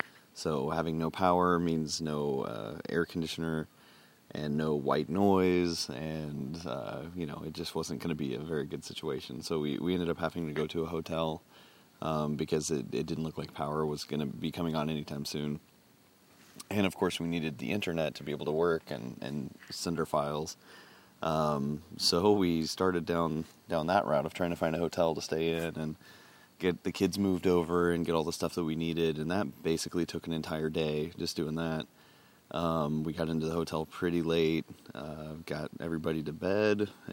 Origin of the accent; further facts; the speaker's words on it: Kansas, United States; I'm from Kansas, and I've never experienced a hurricane ever or anything like that.